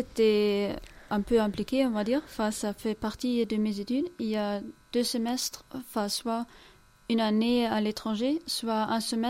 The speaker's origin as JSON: {"language": "French", "town": "Munich", "region": "Bavaria", "country": "Germany", "second_language": "French", "said": "je viens de Munich, en Bavière, en Allemagne."}